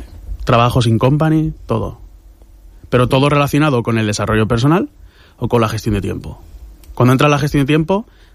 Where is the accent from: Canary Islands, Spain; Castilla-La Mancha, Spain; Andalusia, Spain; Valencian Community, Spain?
Valencian Community, Spain; Alcoy; Yo soy de Alcoy, pero...